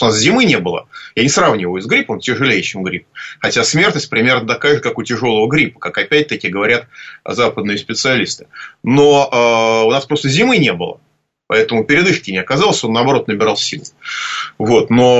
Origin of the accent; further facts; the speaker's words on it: Moscow, Russia; я москвич